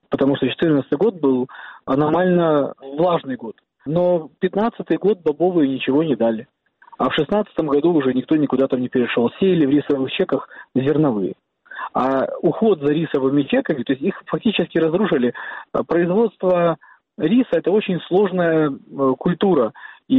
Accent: Krasnoperekopsk, Crimea, Ukraine; я сам из этих районов. Я из Красноперекопска

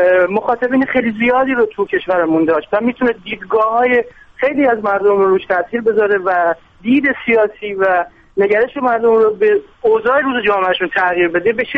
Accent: Gilan, Iran; منم گیلک هستم،

